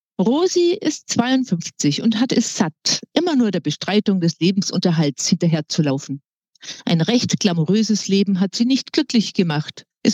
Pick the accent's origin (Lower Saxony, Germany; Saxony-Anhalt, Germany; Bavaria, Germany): Bavaria, Germany; Munich; born there; Ich bin in München geboren, wohne immer noch hier.